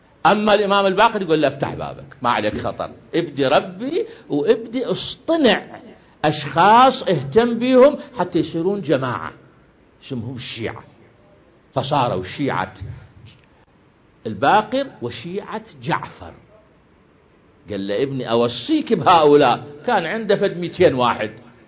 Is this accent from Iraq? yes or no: no; Syria; لو بدليل الآن عندنا في سوريا